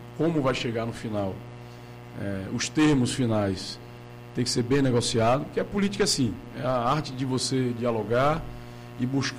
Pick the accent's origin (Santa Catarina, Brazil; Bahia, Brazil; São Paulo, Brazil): Bahia, Brazil; Paulo Afonso; born there; botei 47 milhões lá para ajudar a fazer o hospital que eu nasci lá em Paulo Afonso.